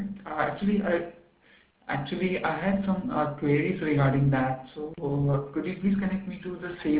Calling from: India; I'm calling from India.

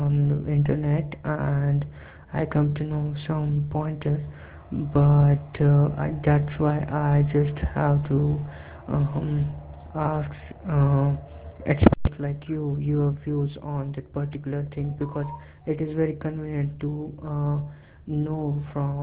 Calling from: India; English is a second language; calling from India.

